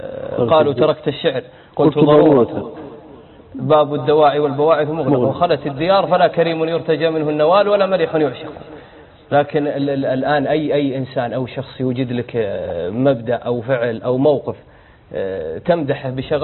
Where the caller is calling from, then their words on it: Egypt; انا ارسلت للشيخ من مصر مره